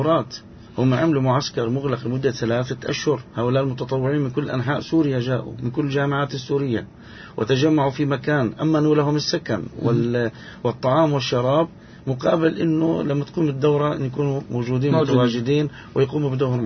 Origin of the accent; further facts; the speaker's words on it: Palestine; حتى يعني يتمنى يكون عندنا في فلسطين إن شاء الله تعالى صالات مغلقة